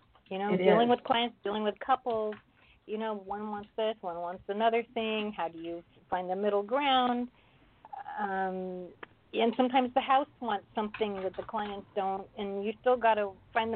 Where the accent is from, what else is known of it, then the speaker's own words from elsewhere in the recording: Pasadena, California, United States; I am calling from Los Angeles, Pasadena area. Not Pasadena, Texas. Pasadena, Los Angeles.